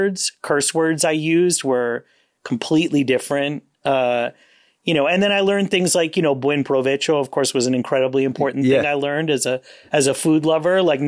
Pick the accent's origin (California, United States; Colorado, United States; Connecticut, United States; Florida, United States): Florida, United States; Miami; I was actually born in Miami.